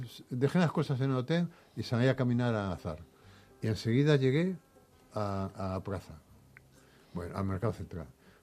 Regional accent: Madrid, Community of Madrid, Spain; also born or lived in Valencia; Yo volví a Valencia muy mayor porque mi vida se dividía entre antes y después de Valencia. Porque claro, al venir a Madrid

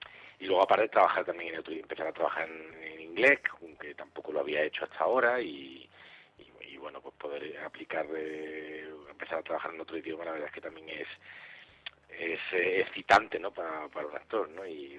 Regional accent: Málaga, Andalusia, Spain; he grabado en Málaga, cosa que en mi tierra

